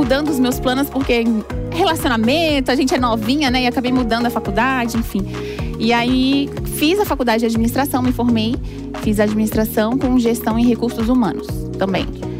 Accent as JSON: {"language": "Portuguese", "region": "Northeast Region", "country": "Brazil", "also_born_or_lived": "Germany", "said": "Então eu vivi aqui no Brasil até os 14 anos, 15 anos. E quando eu fiz 15 anos eu fui pra Alemanha. E aí morei até os 18 e voltei pro Brasil."}